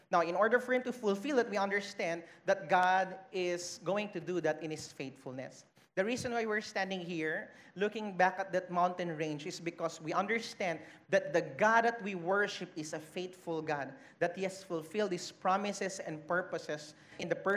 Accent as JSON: {"language": "English", "country": "Philippines", "tie": "born or raised there", "said": "Growing up in the Philippines, some of us, we've memorized John chapter 3 verse 16."}